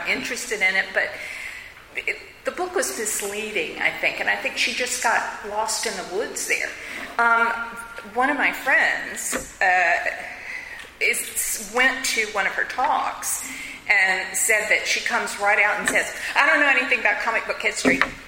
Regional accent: Mobile, Alabama, United States; Well, for me, I grew up in Mobile, Alabama, in the early 50s.

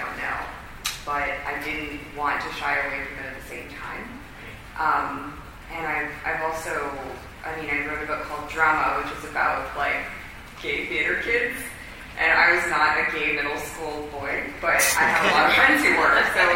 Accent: San Francisco, California, United States; And I grew up in San Francisco and was surrounded by Mexican culture and Mexican-American culture

